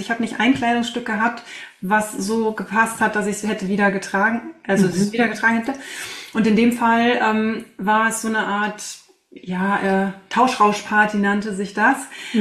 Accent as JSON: {"language": "German", "town": "Wesel", "region": "North Rhine-Westphalia", "country": "Germany", "tie": "born or raised there", "said": "Das ist ein Einzelhandelsgeschäft in meiner Heimatstadt Wesel und das ist einfach mal rund 350 Kilometer entfernt von hier."}